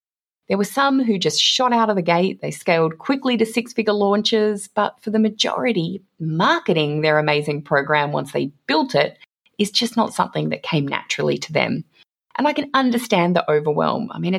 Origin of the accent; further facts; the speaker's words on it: Australia; I'm also an Aussie mum of three young kids